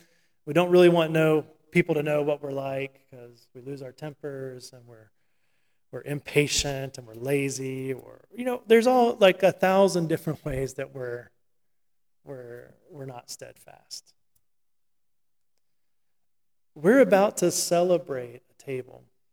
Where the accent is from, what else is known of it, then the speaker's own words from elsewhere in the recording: the South, United States; I grew up in the South, and a lot of the teaching of history was kind of the big man of history